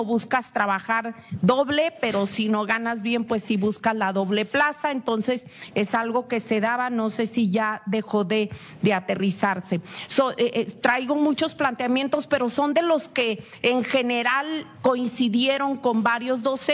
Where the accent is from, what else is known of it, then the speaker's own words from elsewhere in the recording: Baja California Sur, Mexico; Soy de Baja California Sur, un estado en donde, por ejemplo, los Cabos crece por encima de la media nacional